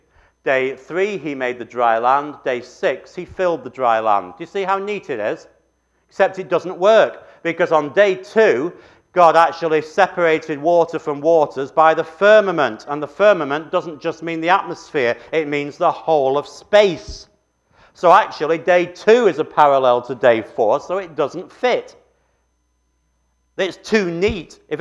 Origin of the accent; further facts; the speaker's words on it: England, United Kingdom; Because I'm English